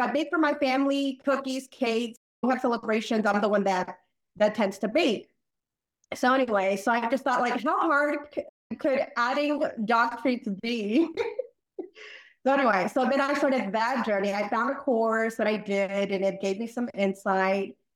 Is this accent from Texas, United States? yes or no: yes; Texas, United States; I'm from Texas too. So we have a lot of Tex-Mex is a big theme here.